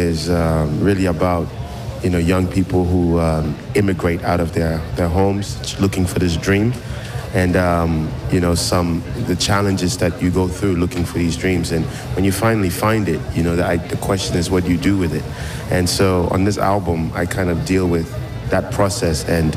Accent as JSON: {"language": "French", "country": "Ghana", "second_language": "French", "lives_now": "New York, United States", "said": "Je viens du Ghana. Je vis à New York."}